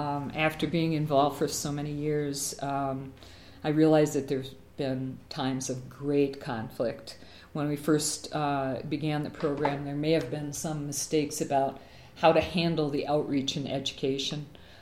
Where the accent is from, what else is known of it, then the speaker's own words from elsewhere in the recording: Wisconsin, United States; Growing up in Wisconsin, we often went into Canada.